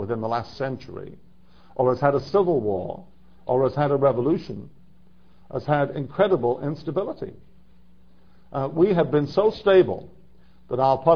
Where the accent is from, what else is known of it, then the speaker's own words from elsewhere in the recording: England, United Kingdom; Even growing up in England, I have to say in the 1950s and 1960s